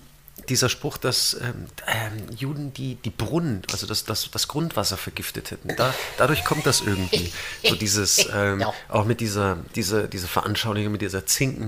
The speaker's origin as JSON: {"language": "German", "region": "West Germany", "country": "Germany", "said": "Von mir, als Westdeutscher, als Deutscher von meinem hohen Thron da zu sitzen und sich seine Meinung von weit, weit weg darüber zu bilden, das ist einfach."}